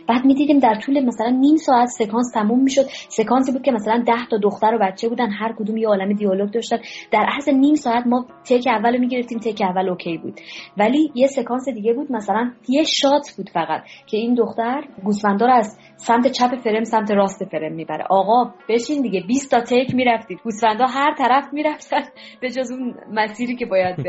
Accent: Afghanistan; به عنوان یک افغانی

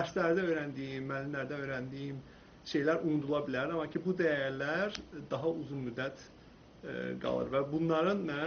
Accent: Quba, Quba District, Azerbaijan; Qubada oxumuşam, böyümüşəm. Qubada məktəbi Türk liseyini bitirmişəm.

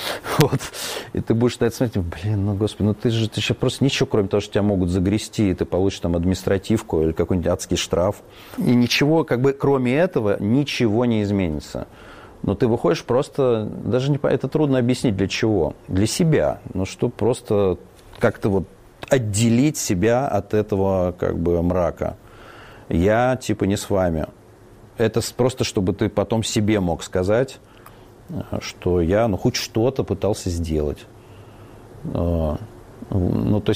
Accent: Russia; now in Georgia; Мы реально не они. Мы другие русские.

